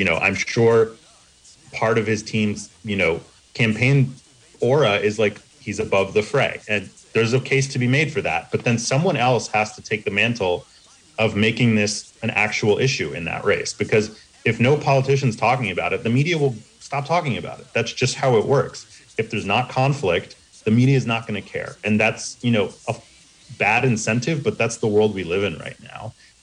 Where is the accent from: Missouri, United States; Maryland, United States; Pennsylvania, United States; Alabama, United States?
Pennsylvania, United States; the fifth biggest state in the nation, my home state in Pennsylvania.